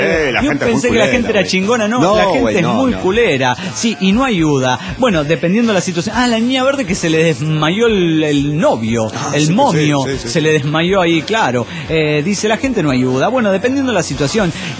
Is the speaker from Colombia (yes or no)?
no; Morelia, Michoacán, Mexico; de Morelia, Michoacán.